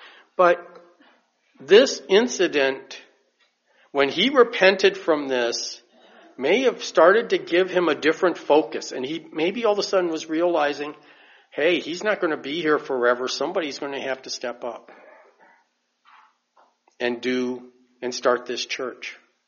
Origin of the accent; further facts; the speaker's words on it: Michigan, United States; accent: Michigan drawl; moved away; when I first moved down here from Michigan, people knew I was from Michigan. They could tell because of my voice. I guess there's a certain Michigan drawl.